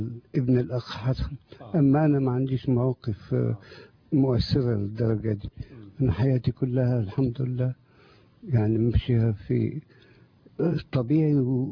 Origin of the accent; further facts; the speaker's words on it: Suez, Suez Governorate, Egypt; قلت لا أرجع بلدي أصلا من السويس أرجع بلدي.